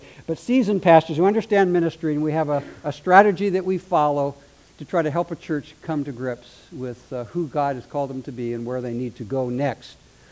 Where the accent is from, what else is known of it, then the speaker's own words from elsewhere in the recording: Northwest, United States; And both Darlene and I come from the Northwest